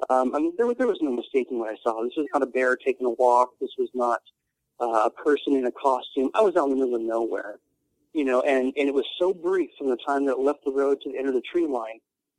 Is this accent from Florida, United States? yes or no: no; Puyallup, Washington, United States; You know, I grew up in Puyallup, Washington.